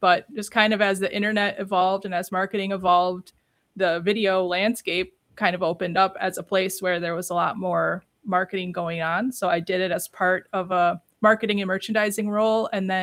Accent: Kaukauna, Wisconsin, United States; now in Neenah, United States; I'm from the Appleton area also. I grew up in Kaukauna.

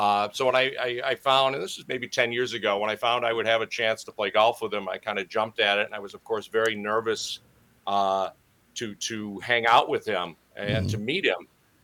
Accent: Wisconsin, United States; born or raised there

